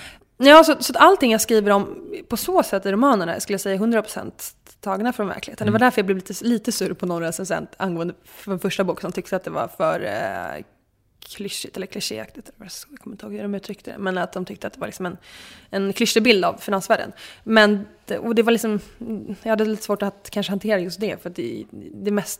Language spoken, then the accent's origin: Swedish; Segeltorp, Stockholm County, Sweden; idag bor på Östermalm och jag innan det bodde för sig på Kungsholmen ett tag och sen bodde jag på Lidingö innan. Men jag är uppvuxen i Segeltorp som tillhör Huddinge.